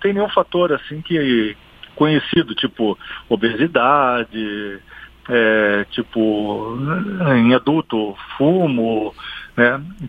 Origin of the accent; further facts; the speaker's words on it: Paraná, Brazil; Eu sou aqui do Paraná, só tem em Curitiba, Londrina e acabou